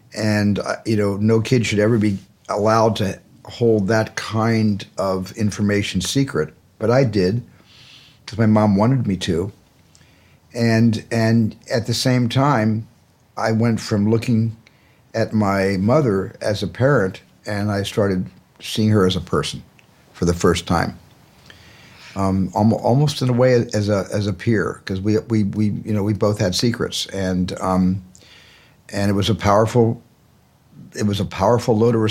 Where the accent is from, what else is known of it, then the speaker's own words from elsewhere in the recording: Arizona, United States; in a family, in a large family growing up in Arizona. I identified culturally because we observed all the high holy days